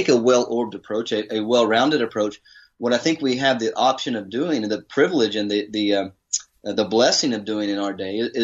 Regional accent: Alabama, United States; also born or lived in Kentucky; Well, I am originally from Kentucky and grew up in Alabama. I studied in college in Birmingham, and then I did a PhD overseas in Edinburgh, Scotland

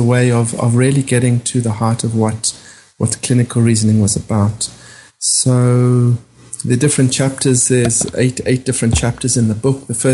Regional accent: South Africa; growing up in South Africa, and being trained as a doctor in South Africa

